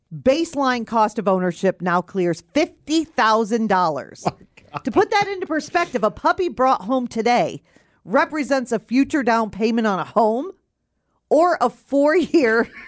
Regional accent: Missouri, United States; I know I was raised in Missouri, but I don't know why I know the lyrics to that song.

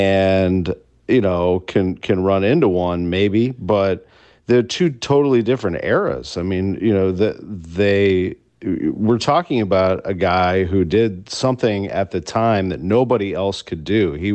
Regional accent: St. Louis, Missouri, United States; I think just knowing what I know today and being a Cardinals fan and growing up in St. Louis

